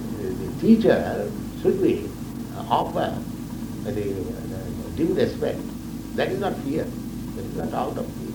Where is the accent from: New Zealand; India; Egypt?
India; English is a second language; moved away; Because I came from India.